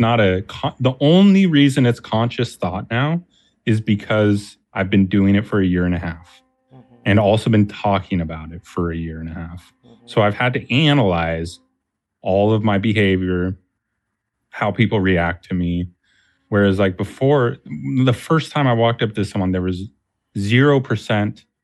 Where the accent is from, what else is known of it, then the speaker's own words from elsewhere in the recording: Oakland, California, United States; now in Portland, United States; I mean, I've been in Portland for 32 years. I was born in Oakland, lived in the Bay Area for 8 years. So that's kind of my childhood when I think about it.